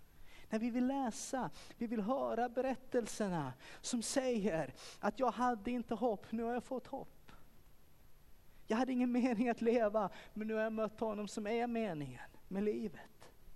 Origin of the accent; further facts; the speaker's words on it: Kalmar, Kalmar County, Sweden; När jag växte upp, det är ju väldigt, väldigt länge sedan. Då var vi ute och sjöng och spelade. Jag var från Kalmar.